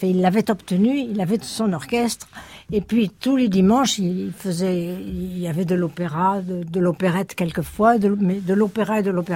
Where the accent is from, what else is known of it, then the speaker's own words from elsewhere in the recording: France; en tant que française